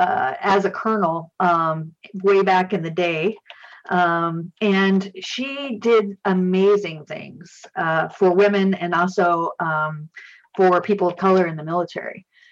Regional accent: Iowa, United States; My hometown in Iowa actually built a museum about him.

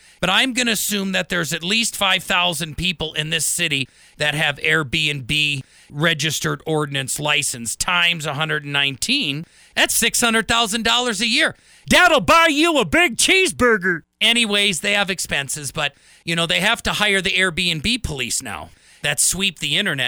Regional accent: Midwest, United States; Because I come from the Midwest, where it's never the wrong time to do the right thing

